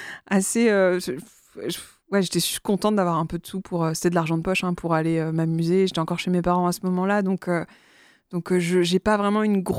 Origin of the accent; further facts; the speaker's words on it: Quimper, Brittany, France; parce que je suis de Quimper.